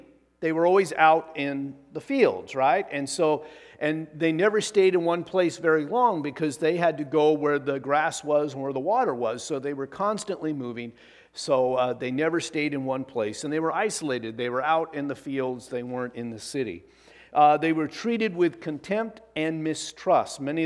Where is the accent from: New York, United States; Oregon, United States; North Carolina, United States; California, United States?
Oregon, United States; growing up in Eastern Oregon, we used to have a live nativity scene.